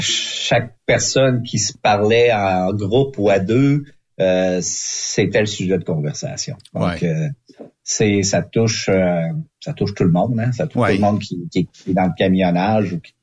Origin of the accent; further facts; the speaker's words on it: Montmagny, Quebec, Canada; now in Montreal region, Canada; Non, moi je suis Canadien. J'étais, étant originaire de la région de Montmagny